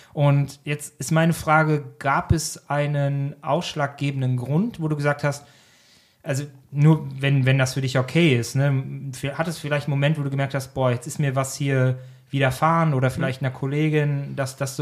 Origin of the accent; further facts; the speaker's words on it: Dortmund, North Rhine-Westphalia, Germany; Ist ja so meine Heimatstadt. Ich bin da groß geworden.